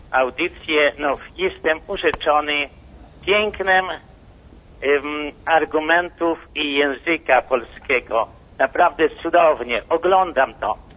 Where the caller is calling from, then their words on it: Buffalo, New York, United States; Jestem z Buffalo, Stany Zjednoczone.